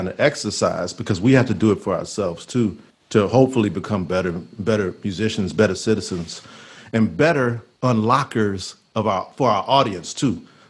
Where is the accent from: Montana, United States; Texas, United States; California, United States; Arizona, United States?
Texas, United States; Houston; moved away; I mean, I grew up in Texas. That shit is awful down there. And a lot of us from Houston, we left.